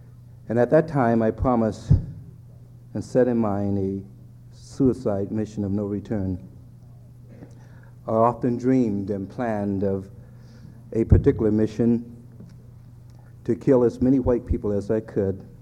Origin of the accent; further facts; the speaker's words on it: Seattle, Washington, United States; I was born and raised here in Seattle.